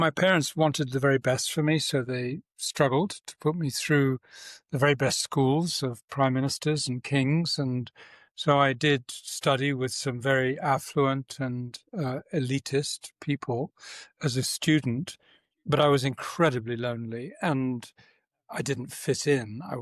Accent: England, United Kingdom; accent: English; I was born in England, although I'm half Italian. And so I sound English

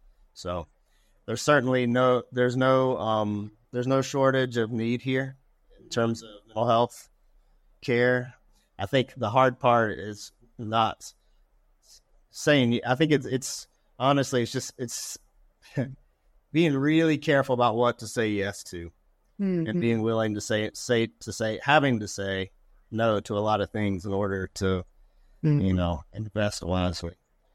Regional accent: United States; I had from all my years lived growing up in the States.

